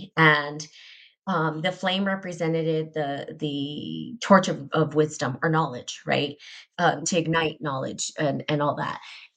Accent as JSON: {"language": "English", "region": "New Mexico", "country": "United States", "said": "I come from New Mexico."}